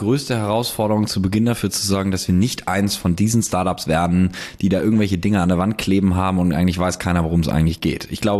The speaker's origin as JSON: {"language": "German", "region": "Hamburg", "country": "Germany", "said": "Ich komme ja aus Hamburg"}